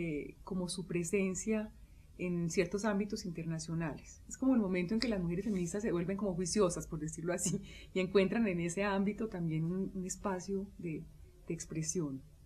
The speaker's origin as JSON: {"language": "Spanish", "country": "Colombia", "said": "como reconocer mis múltiples identidades, no solamente como mujer colombiana, sino también latinoamericana."}